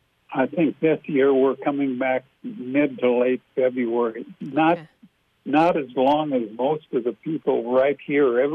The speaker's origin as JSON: {"language": "English", "region": "Florida", "country": "United States", "lives_now": "Minnesota, United States", "said": "I'm originally from Florida. I worked in Florida for 25 years before retiring back to Minnesota."}